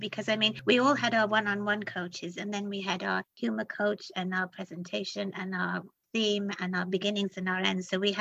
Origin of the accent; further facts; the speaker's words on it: United Kingdom; I'm sorry, I'm British